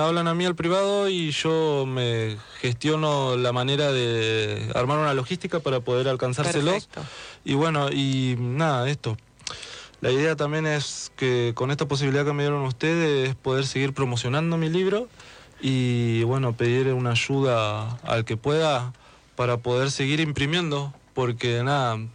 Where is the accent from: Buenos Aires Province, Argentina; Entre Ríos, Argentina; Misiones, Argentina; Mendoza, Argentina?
Buenos Aires Province, Argentina; Pero en el sur, de donde yo vengo, no es normal ver la poesía.